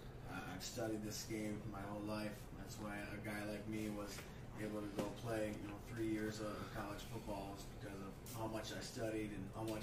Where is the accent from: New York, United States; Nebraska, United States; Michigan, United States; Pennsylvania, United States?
Michigan, United States; Mount Clemens; I'm from Michigan. I was born and raised right outside Detroit, Mount Clemens.